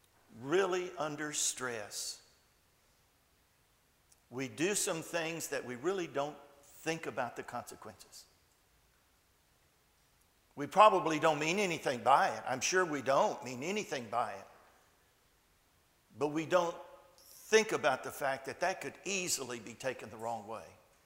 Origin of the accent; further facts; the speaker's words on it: Port Lavaca, Texas, United States; Port Lavaca is my hometown. This is my home congregation. I was baptized right behind me.